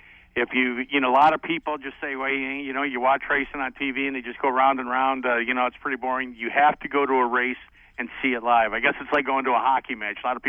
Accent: Grand Rapids, Michigan, United States; some of my earliest memories are listening to Sid Collins as a youngster growing up in Grand Rapids, Michigan.

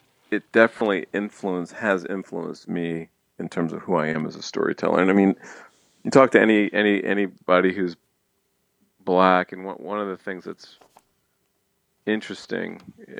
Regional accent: Ohio, United States; born there; my birth father was Black, and I was born in Ohio in 1968.

